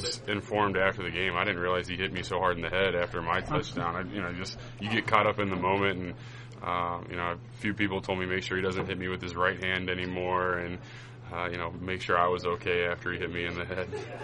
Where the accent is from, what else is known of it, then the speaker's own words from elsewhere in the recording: Cincinnati, Ohio, United States; You know, growing up in Cincinnati, the Bengals-Steelers rivalry is one that I grew up watching.